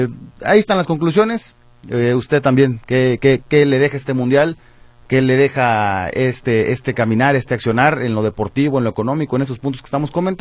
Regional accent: Mexico

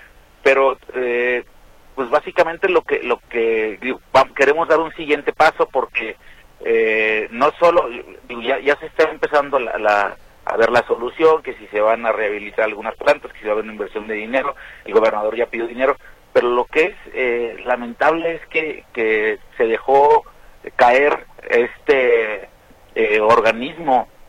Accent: Guadalajara, Jalisco, Mexico; Bueno, primero, somos ciudadanos de Guadalajara y vivimos todas las situaciones.

